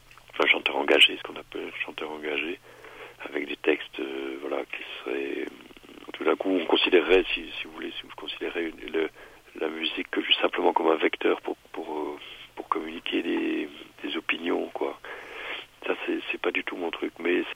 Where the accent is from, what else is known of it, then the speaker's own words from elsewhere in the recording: Grand Est, France; now in Switzerland; J'ai grandi en Alsace